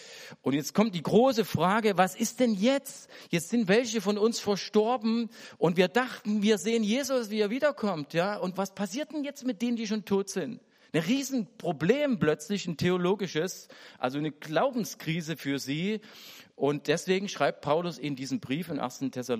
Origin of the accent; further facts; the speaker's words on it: East Germany, Germany; Wir als westlich geprägte Christen, und ich gehöre als Ossi auch dazu